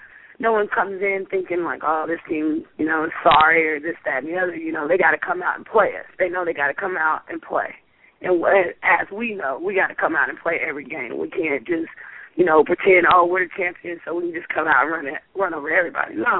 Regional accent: Flatonia, Texas, United States; I'm number 51. I play outside linebacker and tight end, and I'm from Flatonia, Texas.

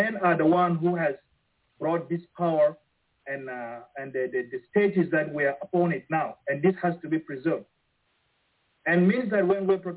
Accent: Khartoum, Sudan; I grew up in the North Sudan, in the capital, Khartoum. And we have tribes

